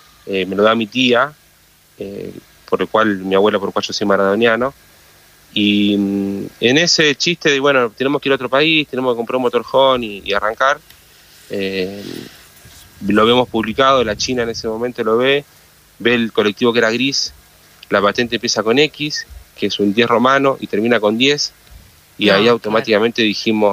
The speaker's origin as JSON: {"language": "Spanish", "town": "Mercedes", "region": "Buenos Aires Province", "country": "Argentina", "said": "Somos de Mercedes, Buenos Aires."}